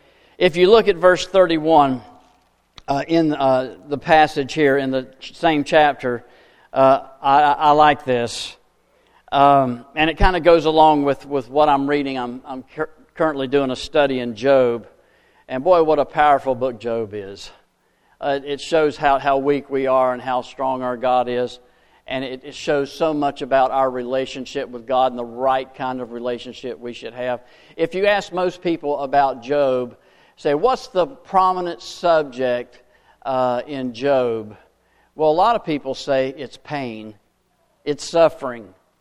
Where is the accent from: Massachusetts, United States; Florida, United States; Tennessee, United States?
Florida, United States; Jacksonville; I enjoy hearing an old-time preacher I've heard growing up in Jacksonville a number of times, Harold Clayton out of Texas.